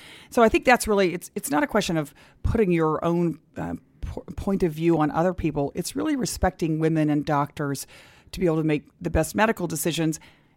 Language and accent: English; Texas, United States; my home state of Texas